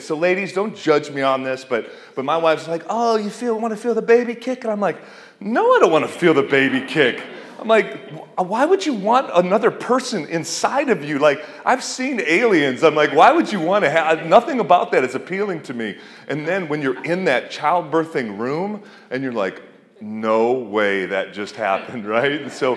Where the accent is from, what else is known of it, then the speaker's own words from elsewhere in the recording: Detroit, Michigan, United States; I lived, actually, my hometown was Detroit, 8 hours away from her.